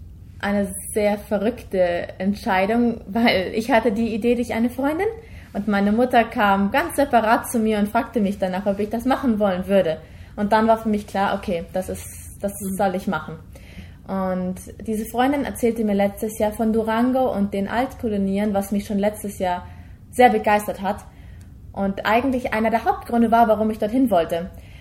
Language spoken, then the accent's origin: German; Germany; ich komme aus Deutschland. Meine Wurzeln mütterlicherseits habe ich allerdings in Paraguay.